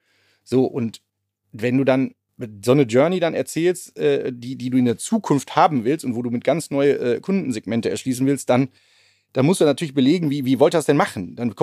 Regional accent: North Rhine-Westphalia, Germany; ich komme ja aus dem Ruhrpott

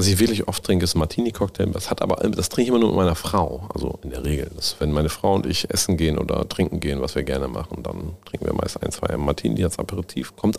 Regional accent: Bünne, Lower Saxony, Germany; Komm her, aus der Ort heißt Bünne.

